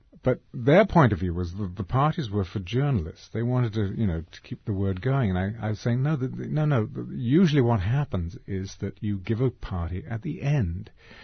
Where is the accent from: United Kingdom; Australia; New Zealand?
United Kingdom; now in United States; years. I'm an American now.